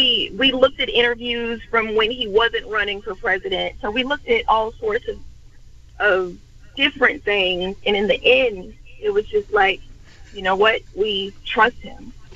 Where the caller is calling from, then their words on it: Pompano Beach, Florida, United States; I'm calling from Pompano Beach, but I live in Tarpon Springs in Pinellas.